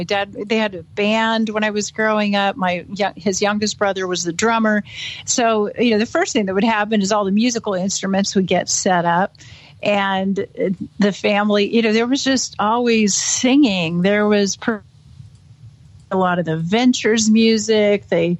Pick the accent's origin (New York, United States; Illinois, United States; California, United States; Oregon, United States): Oregon, United States; Bend; also born or lived in Redmond; I grew up in the Pacific Northwest. I was born in Redmond, Oregon. My family home at that time was Bend.